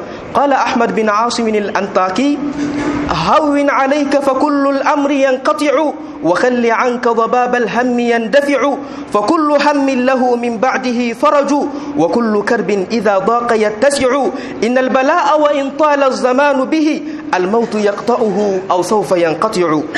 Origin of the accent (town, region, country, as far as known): Niger